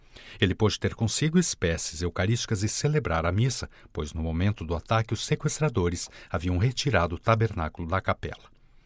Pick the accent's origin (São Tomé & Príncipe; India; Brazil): India; Portuguese is a second language; Ou porque sou indiano. Não sei realmente.